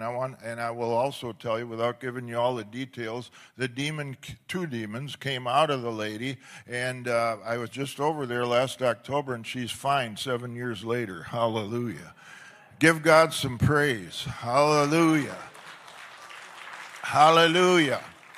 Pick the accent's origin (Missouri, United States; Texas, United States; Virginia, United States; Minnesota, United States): Minnesota, United States; I'm from Minnesota. We get them at Holiday stations.